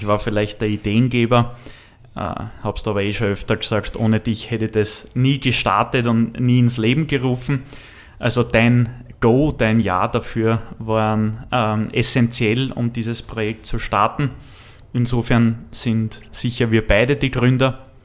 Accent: Lower Austria, Austria; ich komme ja aus dem Machfeld ursprünglich im Osten Wiens in Niederösterreich.

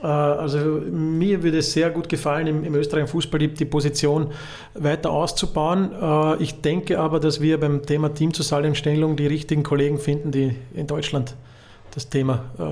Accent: Schaan, Liechtenstein; Also wenn ich bei uns in Schaan reinfahre, musst du auf die Bremse steigen, sonst bist du auf der anderen Seite wieder rein.

